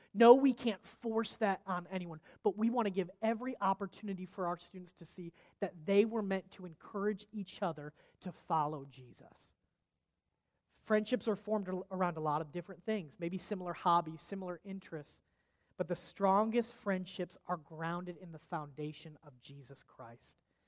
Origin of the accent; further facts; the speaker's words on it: Monroe, Michigan, United States; it's not just because I'm from Michigan, I promise, okay?